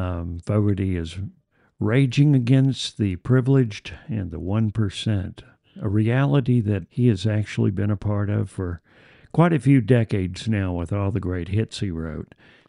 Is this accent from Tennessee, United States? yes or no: yes; Memphis, Tennessee, United States; broadcasting from my hometown of Memphis, Tennessee.